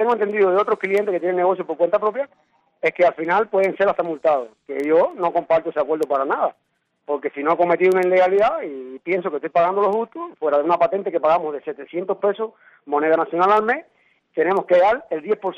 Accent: Cuba; y más yo que soy cubano.

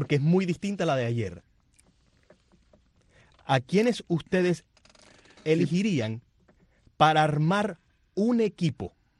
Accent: Miami, Florida, United States; yo soy de aquí, de Miami, y lo apoyo.

